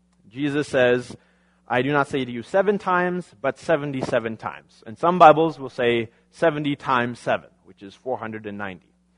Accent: Hillsboro, North Dakota, United States; I grew up in Hillsboro, North Dakota.

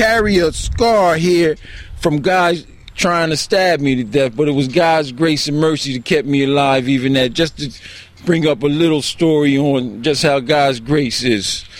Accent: Camden, New Jersey, United States; born there; I was born in Camden, New Jersey.

